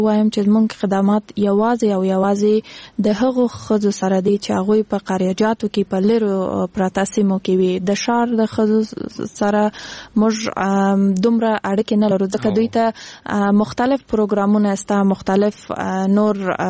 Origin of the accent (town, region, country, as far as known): Kandahar, Afghanistan